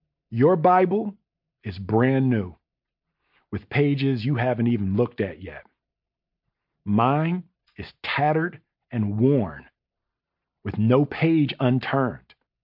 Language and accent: English; Philadelphia, Pennsylvania, United States; I had never worked on a film in my hometown.